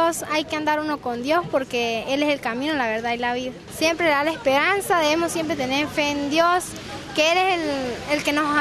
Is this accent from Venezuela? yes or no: yes; Venezuela; vengo de Venezuela.